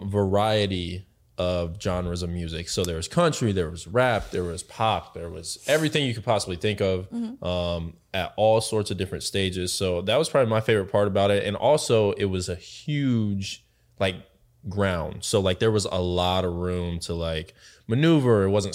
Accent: Midwest, United States; I mean, I'm from the Midwest, so I really enjoy it.

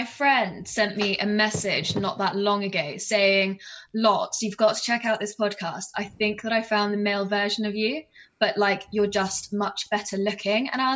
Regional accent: South West England, United Kingdom; So I grew up, yeah, in the middle of Exmoor.

